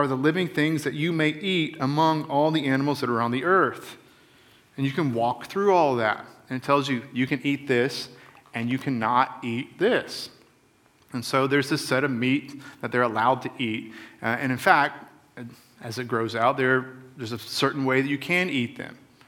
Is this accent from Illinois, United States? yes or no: no; Florida, United States; I grew up in the Everglades, and people always say, have you ever eaten a gator?